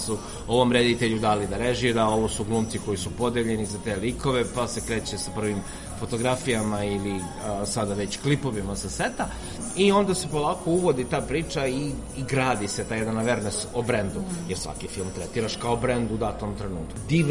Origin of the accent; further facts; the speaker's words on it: Čačak, Moravica District, Serbia; krenuo sam s lokala kao Čačanin